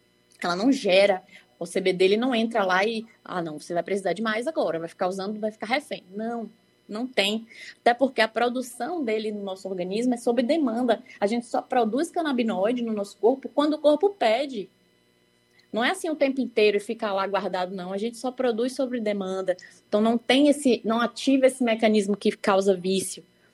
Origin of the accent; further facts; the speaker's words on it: Bahia, Brazil; porque eu sou baiana raiz, mas estou longe nesse momento.